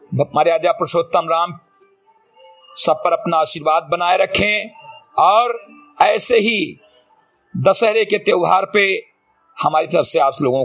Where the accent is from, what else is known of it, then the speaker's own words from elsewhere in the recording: Bahraich, Uttar Pradesh, India; ग्राम सभा सिमरी घटेही, विकास खंड मेनपुरवा, जनपद बहराइच का मूल निवासी हूं